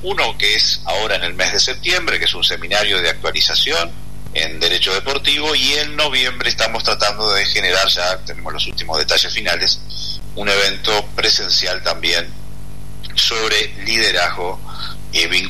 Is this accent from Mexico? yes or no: no; Minas, Lavalleja, Uruguay; now in Montevideo, Uruguay; Soy de La Valleja, yo soy minuano. Ajá. Ya hace varios años que estoy acá en Montevideo